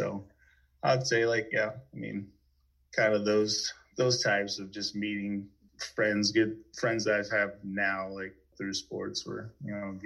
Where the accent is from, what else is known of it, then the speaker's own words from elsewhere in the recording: Juneau, Alaska, United States; So I was born and raised here in Juneau, Alaska. I mean, I went away for college for a few years, but then had been back for like another like 16, like after college.